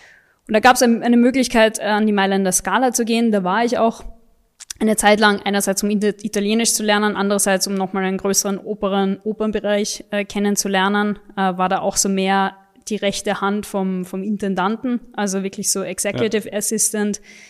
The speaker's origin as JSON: {"language": "German", "region": "Vienna", "country": "Austria", "tie": "born or raised there", "said": "Ich bin in Wien aufgewachsen."}